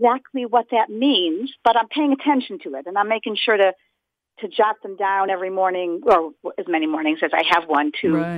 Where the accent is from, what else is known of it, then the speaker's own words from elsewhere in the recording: Buffalo, New York, United States; moved away as an adult; also born or lived in Israel; now in Boston, United States; I'm an East Coast girl. I was born in Buffalo, New York. Spent my first 21 years there. Then I lived overseas in Israel for 5 years. And when I came back to graduate school here in the Boston area and have been here ever since.